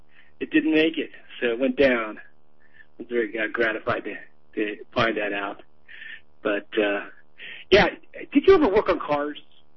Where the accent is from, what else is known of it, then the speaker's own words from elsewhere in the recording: Los Angeles, California, United States; now in Portland, United States; I was born and raised down in Los Angeles, so I was fascinated with the old cars when I was a kid. But I was just out here in my neighborhood here in Southeast Portland.